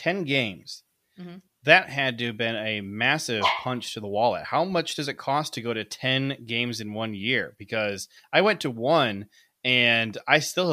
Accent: Ohio, United States; now in Michigan, United States; I grew up in Ohio, and it was helpful that the Bengals and Browns are practically never good. So, and then moved to Michigan.

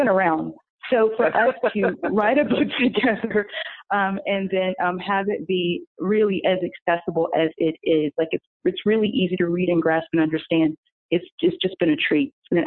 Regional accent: Atlanta, Georgia, United States; now in New York City, United States; I'm originally from Atlanta, so I'm a Southern girl. And I had the opportunity to move to New York, and I took the opportunity.

